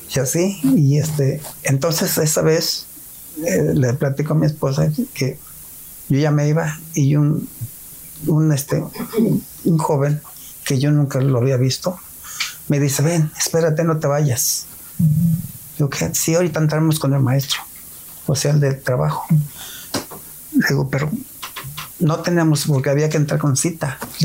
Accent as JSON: {"language": "Spanish", "town": "Chiconcuac", "region": "State of Mexico", "country": "Mexico", "said": "No, pues que soy de Chiconcua."}